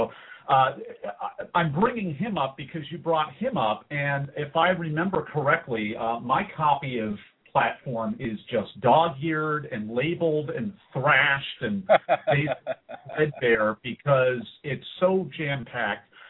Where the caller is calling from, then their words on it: Philadelphia, Pennsylvania, United States; By the way, I'm calling in from Philadelphia area, way out on the East Coast.